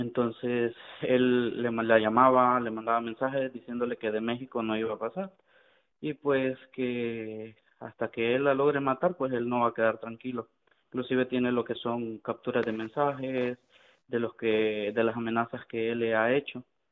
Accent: Honduras; moved away as an adult; now in United States; yo soy de Honduras. Yo me vine hace poco, el año pasado, finales del año pasado, para Estados Unidos

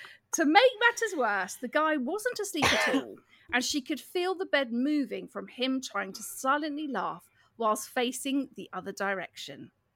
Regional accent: Guernsey; We're from Guernsey and it's a very small island.

